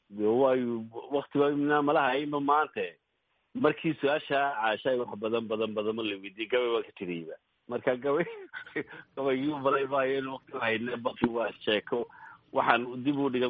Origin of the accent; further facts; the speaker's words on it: Hargeisa, Woqooyi Galbeed, Somalia; now in Sweden; Waxaan ahay qurbi joog Soomaalida degan waddanka Sweden muddo dheerna deganaa. Waxaan ku dhashay Hargeysa, ku koray